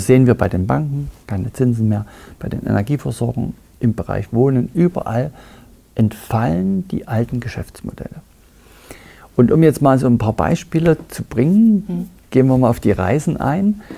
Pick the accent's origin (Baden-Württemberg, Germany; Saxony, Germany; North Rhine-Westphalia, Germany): Saxony, Germany; Freiberg; Ich komme ja aus Freiberg, Sachsen. Und es ist eine alte Bergbauregion, 300, 400 Jahre alte Tradition, Silberbergbau und so weiter.